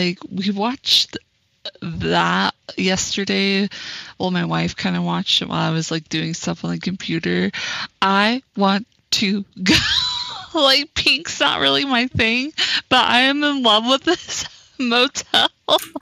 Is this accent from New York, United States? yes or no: no; Texas, United States; I grew up in Texas, and for those of you that don't know